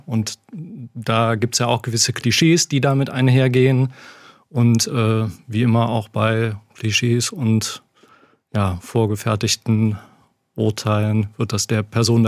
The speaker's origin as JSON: {"language": "German", "town": "Korschenbroich", "region": "North Rhine-Westphalia", "country": "Germany", "tie": "born or raised there", "said": "wobei in meinem Heimatort Korschenbruch auch da so der soziale Durchschnitt sicherlich über dem Bundesdurchschnitt liegt."}